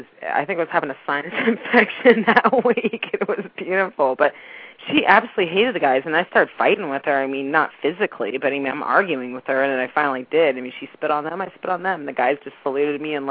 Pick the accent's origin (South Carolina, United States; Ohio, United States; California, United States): California, United States; now in San Diego, United States; I'm in San Diego, but I'm a Californian, so I always keep an eye on what's happening to recruiting office. I'm from the Bay Area too, so.